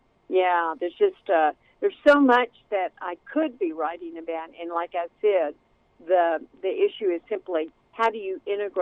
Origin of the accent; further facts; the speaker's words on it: Nashville, Tennessee, United States; She was modeled after a woman who was my horseback riding teacher when I was growing up in Nashville.